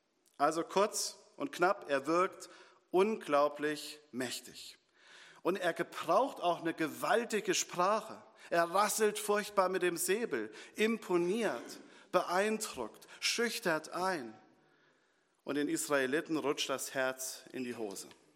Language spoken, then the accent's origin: German; Hardenroth, Germany; Ich bin ja in Hardenroth, das ist ja meine Heimatgemeinde.